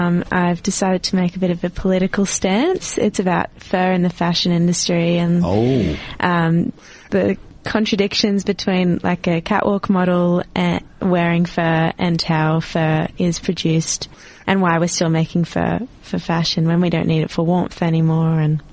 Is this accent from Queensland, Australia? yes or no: yes; Brisbane, Queensland, Australia; Brisbane.